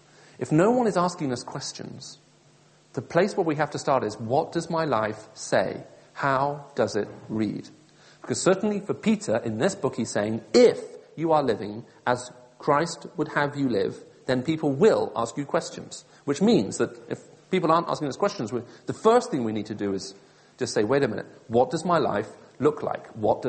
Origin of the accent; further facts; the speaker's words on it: Saudi Arabia; also born or lived in Middle East; because I grew up in Saudi Arabia, the English accent I heard was the one on the radio.